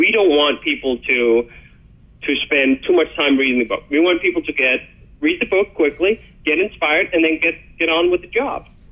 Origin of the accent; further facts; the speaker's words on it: Copenhagen, Capital Region, Denmark; I was in Denmark at the time, born and raised in Copenhagen, sitting in Copenhagen